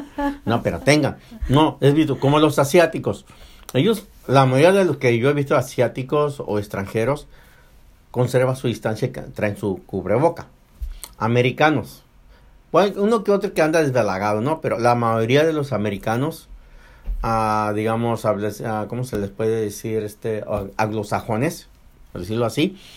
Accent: Mexico; Somos mexicanos.

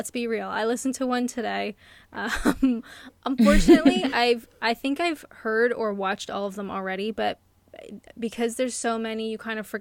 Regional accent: Canada; I'm Canadian.

